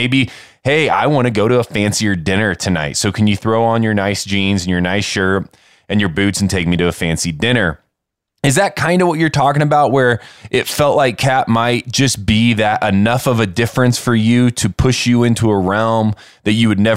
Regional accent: Indiana, United States; You know, I'm from Indiana originally and from an incredible agriculture town.

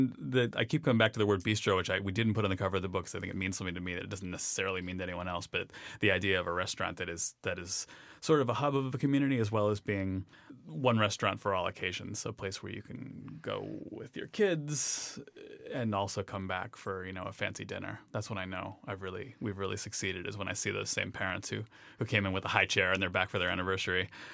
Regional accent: New York, United States; even growing up in New York, I'd never seen a neighborhood like

